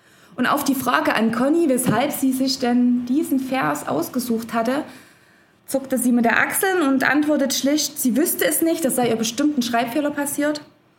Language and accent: German; Zwönitz, Saxony, Germany; Ich komme aus Zwönitz, aus dem Erzgebirge und ich bin ein echtes Ostkind. Ich komme aus keiner Missionarsfamilie, ganz im Gegenteil aus so einer typischen DDR-Standardfamilie.